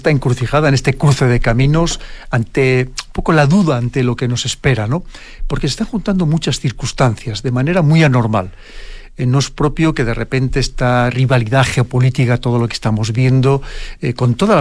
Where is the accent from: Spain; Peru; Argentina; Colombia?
Spain; algo que para ustedes como chilenos, como en mi caso como español, es algo que es muy importante